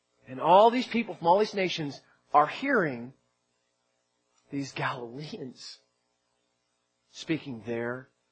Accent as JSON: {"language": "English", "region": "New Jersey", "country": "United States", "moved": "as an adult", "said": "If you were around 18 years ago when I first got here, it was a little more obvious that I was from Jersey."}